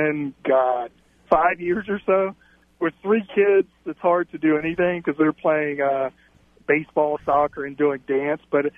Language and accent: English; Baton Rouge, Louisiana, United States; moved away as an adult; now in Arizona, United States; No, I'm from Baton Rouge.